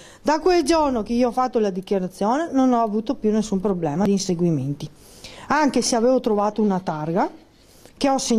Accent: Veneto, Italy; Sono veneta, ragazzi

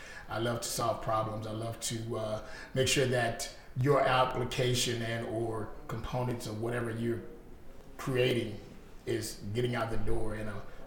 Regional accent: Houston, Texas, United States; You know, I'm a grunt from Houston, Texas. Grew up in the rough part of Houston. Decided to get out of that environment.

